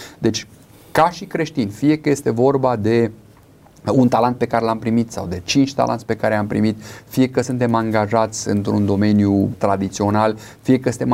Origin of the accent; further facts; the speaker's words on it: Romania; ca români